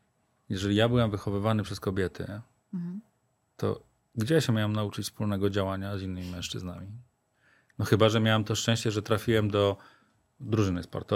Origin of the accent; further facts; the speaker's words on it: Silesian Voivodeship, Poland; Znaczy wiecie, że ja się wychowałem na Górnym Śląsku. I tam jest kultura picia piwa.